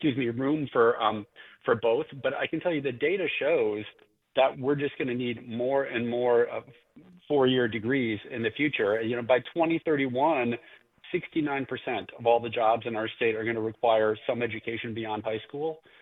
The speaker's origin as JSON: {"language": "English", "town": "Wyoming", "region": "Michigan", "country": "United States", "tie": "born or raised there", "said": "I grew up in Wyoming, Michigan, so I'm a Michigander, born and bred."}